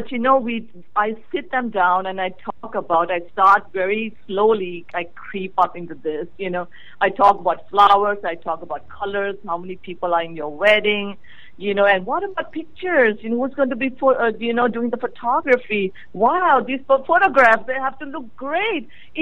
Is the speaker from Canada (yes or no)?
no; Thailand; English is a second language; now in United States; I was born and raised in Thailand, you know, and my parents have ateliers and showrooms.